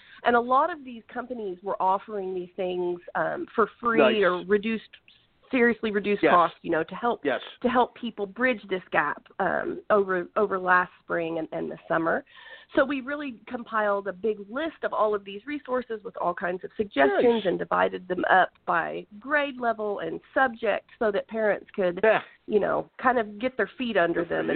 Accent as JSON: {"language": "English", "region": "Arkansas", "country": "United States", "said": "I am actually. Yes, I am from Arkansas."}